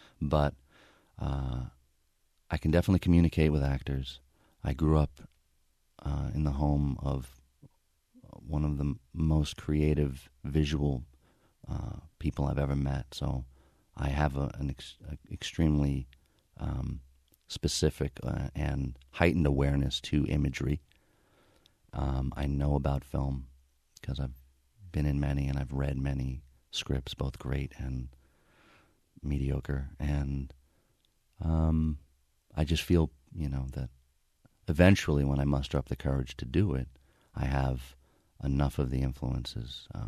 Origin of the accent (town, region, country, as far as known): New York City, New York, United States; born or raised there